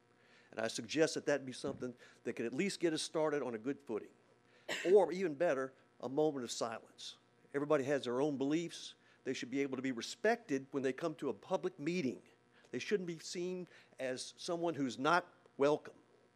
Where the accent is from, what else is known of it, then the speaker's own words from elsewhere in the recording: Grand Coteau, Louisiana, United States; I'm from Grand Coteau.